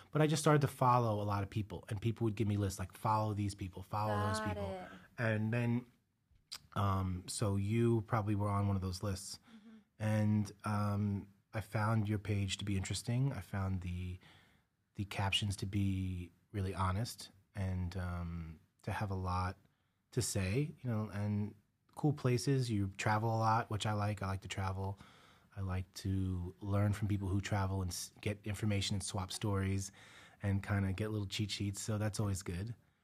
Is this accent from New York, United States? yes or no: yes; Brooklyn, New York, United States; Well, I was born in Brooklyn, lived there most of my life. I mean, a couple of stints outside of the state, but always came back home.